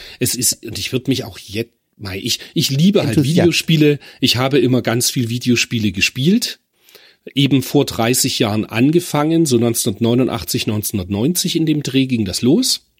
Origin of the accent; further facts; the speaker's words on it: Germany; Man muss wissen, ich bin in der DDR aufgewachsen.